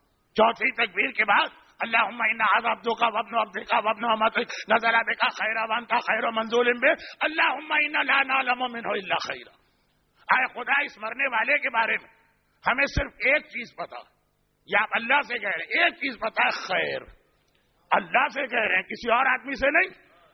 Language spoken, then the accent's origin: Urdu; Karachi, Sindh, Pakistan; میرا بچپنا کراچی کے ایک علاقے رضویہ سوسائٹی میں گزرا, اور وہیں پہ بہرحال جوانی بھی آئی.